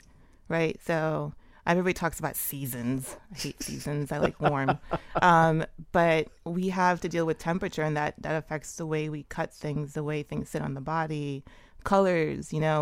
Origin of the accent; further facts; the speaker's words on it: Jamaica; I'm Jamaican, so, you know, we have this saying, if you can't hear, you feel.